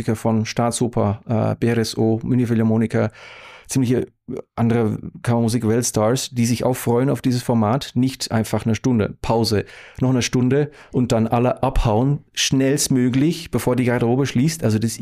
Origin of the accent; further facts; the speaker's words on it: Belgium; now in Munich, Germany; Als Belgier in München gelandet, segeln und Skifahren.